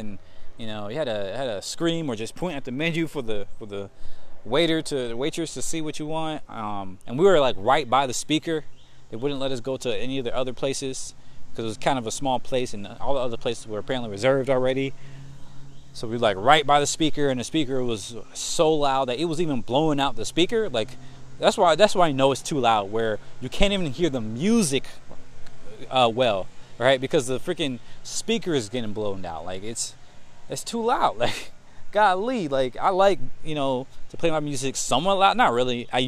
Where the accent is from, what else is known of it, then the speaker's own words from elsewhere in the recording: the South, United States; Like, I'm from the South. Like, I don't, I'm not gonna go to New York for some soul food.